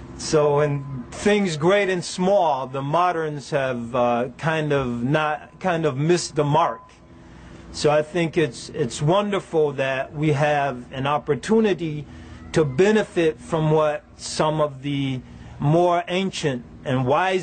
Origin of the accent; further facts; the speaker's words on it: Berkeley, California, United States; born there; I was born in this area. My father was in the Navy, and during his stint here on the West Coast, I was born in Berkeley at the Alameda County Hospital.